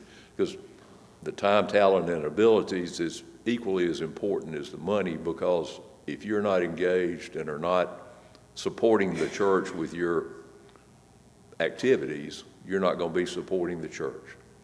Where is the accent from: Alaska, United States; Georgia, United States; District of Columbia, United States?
Georgia, United States; Dublin; When I was growing up in the Henry Memorial Presbyterian Church in Dublin, Georgia, where I grew up, that church had a very positive impact on my life